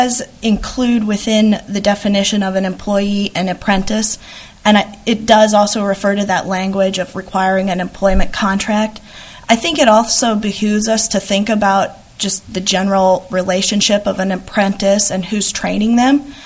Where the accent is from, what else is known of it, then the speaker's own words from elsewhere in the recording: Omaha, Nebraska, United States; I'm from Omaha.